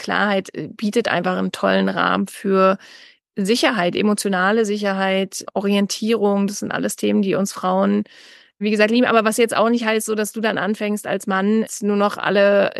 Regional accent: East Germany, Germany; Ich komme aus Ostdeutschland

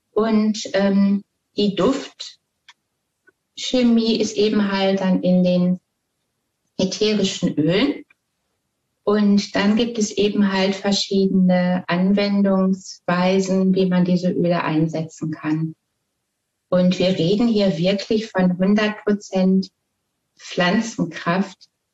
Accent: North Rhine-Westphalia, Germany; Ich komme also aus dem Ruhrpott und das war in Wuppertal.

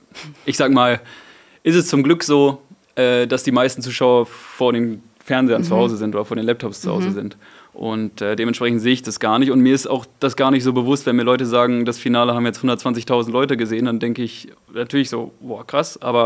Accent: Lower Saxony, Germany; also da, wo ich groß geworden bin, in der Nähe von Lüneburg

